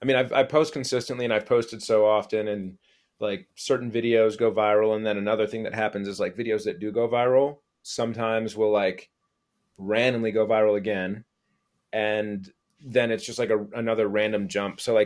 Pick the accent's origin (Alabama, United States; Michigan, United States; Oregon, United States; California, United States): Michigan, United States; Port Huron; Yeah, I'm from Port Huron.